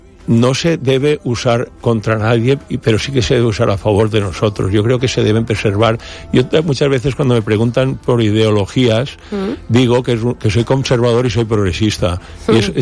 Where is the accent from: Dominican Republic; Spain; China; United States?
Spain; Altea, Valencian Community; Yo soy valenciano, o sea, yo me considero valenciano, soy de Altea, me considero valenciano